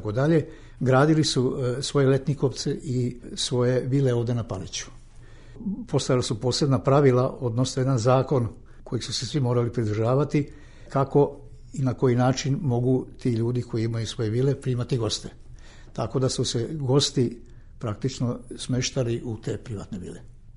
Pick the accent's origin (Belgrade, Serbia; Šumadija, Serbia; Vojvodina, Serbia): Vojvodina, Serbia; Subotica; kao Subotičanin rođeni jako sam za tramvaj vezan.